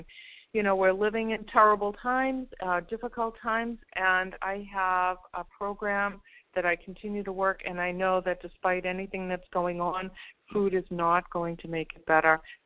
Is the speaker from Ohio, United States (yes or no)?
no; Massachusetts, United States; I'm from Massachusetts, recovered compulsive overeater, and grateful to be here.